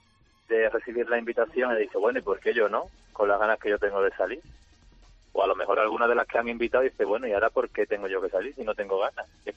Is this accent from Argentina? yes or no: no; Cádiz, Andalusia, Spain; Son cosas que, además, yo barro aquí para casa, como gaditano.